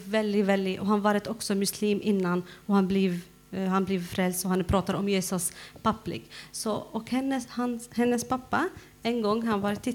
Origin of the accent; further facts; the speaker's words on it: Syria; Swedish is a second language; Jag är från Syrien, så det är olika dialekt.